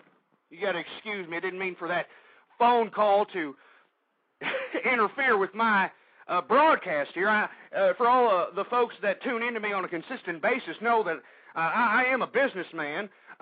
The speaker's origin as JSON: {"language": "English", "region": "Texas", "country": "United States", "said": "But I am from Texas, and I know Phil Graham, and he is a true conservative."}